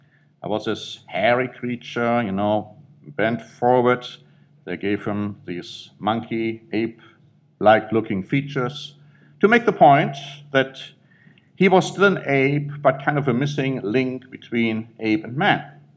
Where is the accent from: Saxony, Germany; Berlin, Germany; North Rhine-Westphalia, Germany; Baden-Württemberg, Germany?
North Rhine-Westphalia, Germany; English is a second language; Now, you see, I grew up in Germany, right where they had found the first Neanderthal remain.